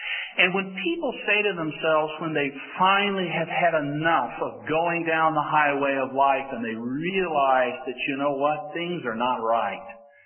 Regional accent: Arkansas, United States; Well, they're still telling jokes about Bill Clinton in Arkansas, and since I'm from Arkansas, I think I can go ahead and tell you a few little stories about Bill.

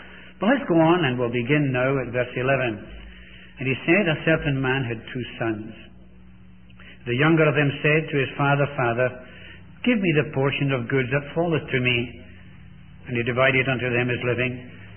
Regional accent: Canada; And so it's really good to go into a place as a Canadian.

